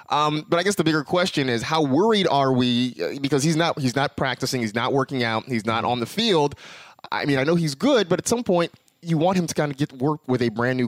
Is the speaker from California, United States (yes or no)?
yes; California, United States; You know, I'm from California. I've never had frostbite.